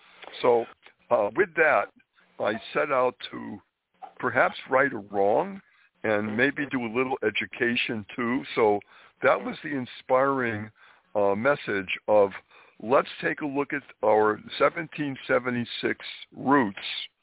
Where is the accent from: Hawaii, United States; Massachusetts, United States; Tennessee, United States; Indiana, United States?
Massachusetts, United States; Springfield; I was brought up in New England, Springfield, Massachusetts, and because all around Massachusetts and the other states bordering, there were so many historic sites.